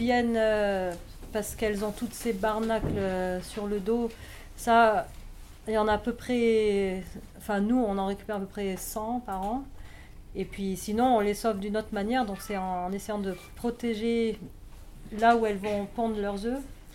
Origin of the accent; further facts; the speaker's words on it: France; Moi, je suis française